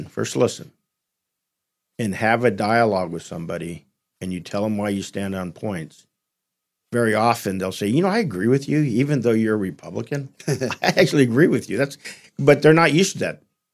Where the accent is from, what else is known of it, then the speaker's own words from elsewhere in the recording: California, United States; As you know, born and raised in California, my family was poor. My father was a migrant coming in. I worked in the fields, worked my way through college.